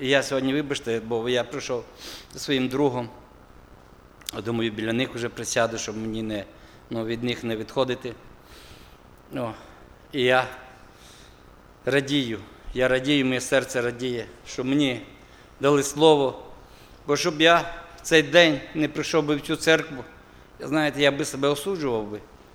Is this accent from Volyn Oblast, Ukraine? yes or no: yes; Volyn Oblast, Ukraine; вони з Дніпра, я з Волині